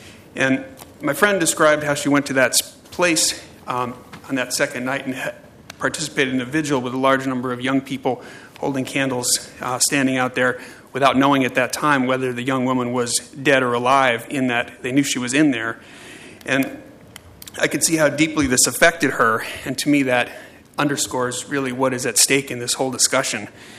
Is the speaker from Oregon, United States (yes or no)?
yes; Portland, Oregon, United States; from Northeast Portland